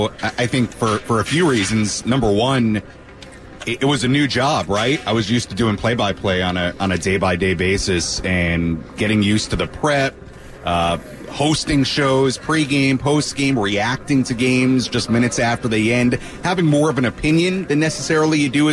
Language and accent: English; New York, United States; I was from New York. I was not, you know, a Padres guy growing up.